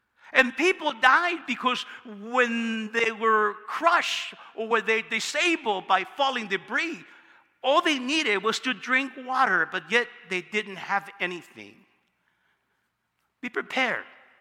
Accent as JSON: {"language": "English", "region": "California", "country": "United States", "said": "I'm a Californian."}